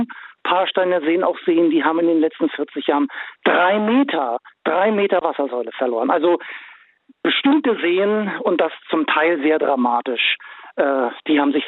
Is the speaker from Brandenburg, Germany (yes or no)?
yes; Brandenburg, Germany; also wir als Brandenburger.